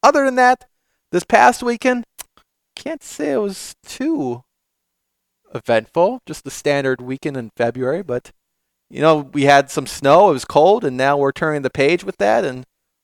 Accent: Midwest, United States; And of course, we're from the Midwest. We can't really complain too much.

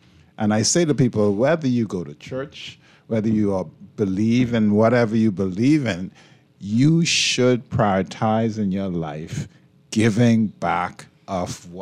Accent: Coconut Grove, Florida, United States; What's interesting, I grew up in Coconut Grove.

